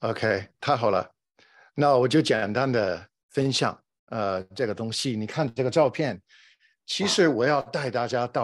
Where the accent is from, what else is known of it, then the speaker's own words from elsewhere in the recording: California, United States; 我来自南加州，很高兴认识大家。